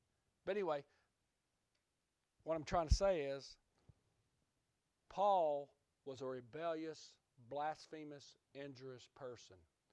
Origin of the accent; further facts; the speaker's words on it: the South, United States; born there; I'm a Southerner by birth.